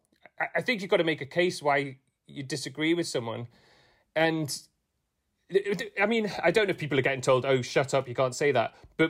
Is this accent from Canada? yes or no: no; Newcastle, North East England, United Kingdom; So I'm from Newcastle.